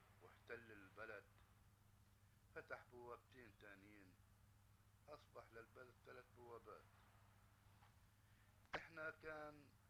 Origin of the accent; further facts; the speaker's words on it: Acre, Northern District, Israel; أنا من عكا ونتحدث من مواليد عكا سنة 1925. احنا في أيام طفولتنا كانت العيشة في عكا أحلى عيشة، وعكا تعتبر كعائلة وحدة.